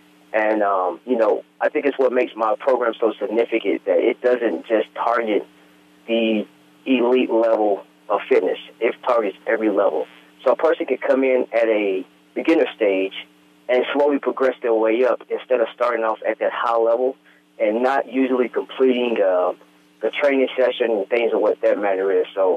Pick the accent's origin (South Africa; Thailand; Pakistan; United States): United States; Murfreesboro, Tennessee; my hometown of Murfreesboro, Tennessee